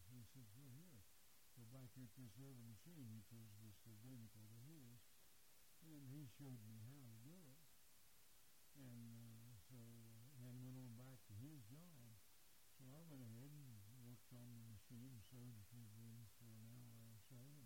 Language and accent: English; Charleston, United States; born there; I was born here in Charleston over in South Park to be specific, January 27, 1929.